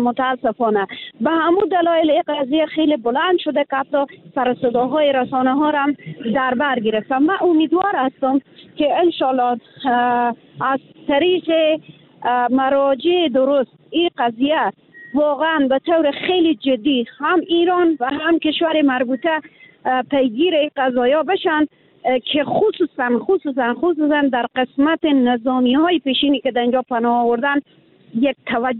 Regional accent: Afghanistan; now in Iran; به عنوان یک افغان، همیشه دفاع کردم از وطن خود

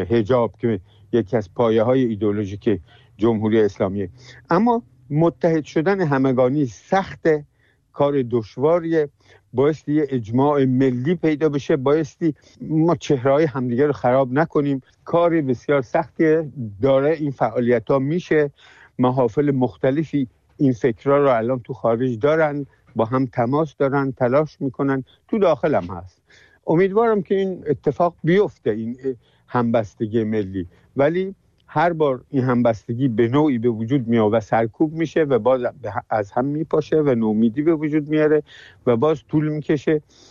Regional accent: Iran; ما ایرانی هستیم

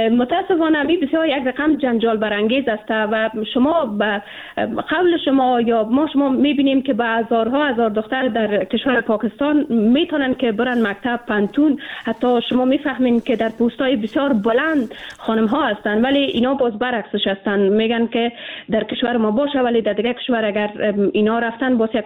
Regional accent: Afghanistan; ما به عنوان یک افغان

